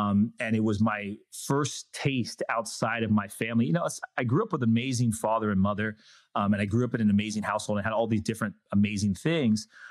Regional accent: San Diego, California, United States; I was growing up in San Diego, and I used to drive from Encinitas up to Del Mar because my mom worked up there

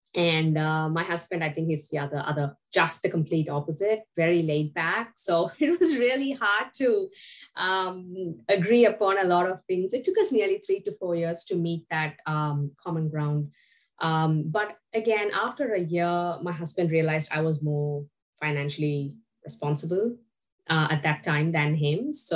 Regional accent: India; moved away as an adult; now in Melbourne, Australia; Yeah, so I come from India. I grew up, I studied in India. I was there for nearly 25 years.

